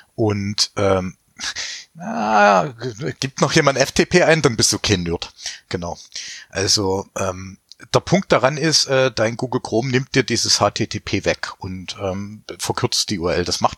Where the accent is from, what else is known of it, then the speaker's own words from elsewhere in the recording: Saxony, Germany; weil wir kommen ja aus Sachsen.